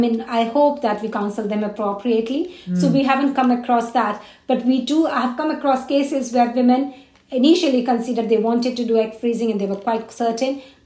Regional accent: India; So I was born and brought up in India.

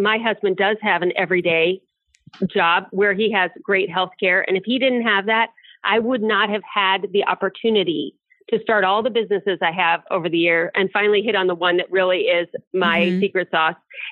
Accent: Ohio, United States; I grew up in the Akron, Cleveland, Ohio area.

